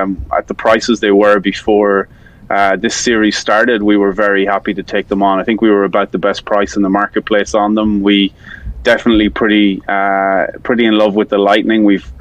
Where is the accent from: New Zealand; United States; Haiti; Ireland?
Ireland